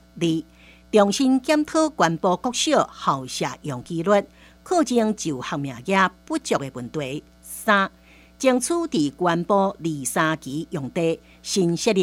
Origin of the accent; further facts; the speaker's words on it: Hsinchu, Taiwan; 我的求学过程差不多都在新竹度过，成为社会新鲜人了后，也基于对家乡的认同而留在德科